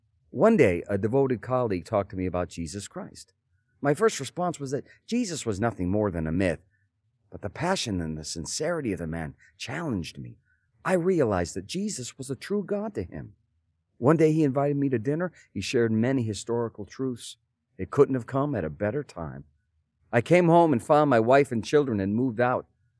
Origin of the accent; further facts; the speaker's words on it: Minneapolis, Minnesota, United States; born there; I was born in Minneapolis, Minnesota.